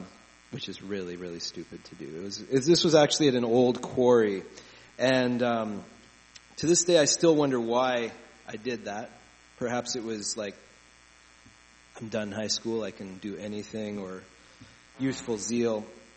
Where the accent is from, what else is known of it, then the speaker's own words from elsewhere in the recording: Ontario, Canada; I grew up in southern Ontario, where the word mountain meant the Niagara Escarpment.